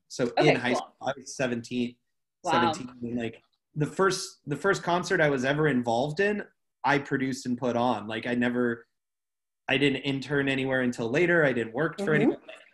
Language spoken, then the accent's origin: English; Mesa, Arizona, United States; Yeah, Mesa, Arizona, went to ASU.